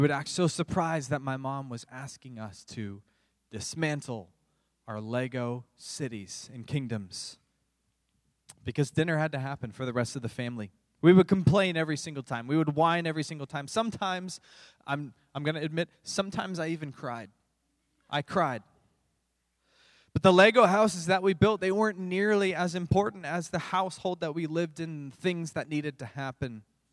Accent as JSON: {"language": "English", "region": "Florida", "country": "United States", "tie": "born or raised there", "said": "So during the summer, growing up in Florida, you could basically set your watch in the afternoons to the afternoon rain shower."}